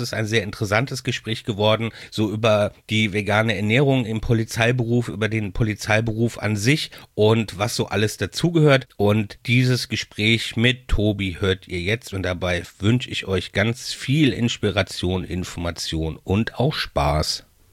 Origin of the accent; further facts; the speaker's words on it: Mainz, Rhineland-Palatinate, Germany; letztendlich in meiner Heimatstadt Mainz.